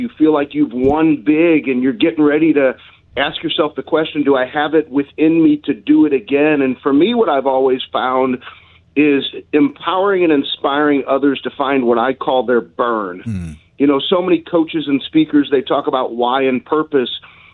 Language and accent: English; Ladue, Missouri, United States; but I grew up on Waverton Drive in Ladue, and I'm a Ladue High School grad, and So I'm just a kid from the Lou